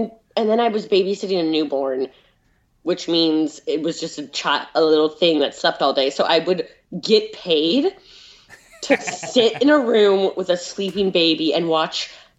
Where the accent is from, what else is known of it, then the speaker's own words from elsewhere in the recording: California, United States; And I grew up in California with a large Hispanic population. And, you know, Mexican culture bleeds through our state in a wonderful, wonderful way.